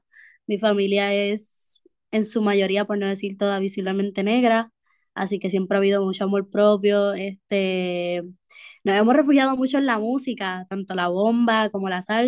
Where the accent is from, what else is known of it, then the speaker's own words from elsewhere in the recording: Guaynabo, Puerto Rico; yo soy nacida en Atorrey, criada entre el barrio Tierra Santa en Guaynabo y Santurce, varios de esos sectores, entre ellos el residencial Luis Llorén Torres.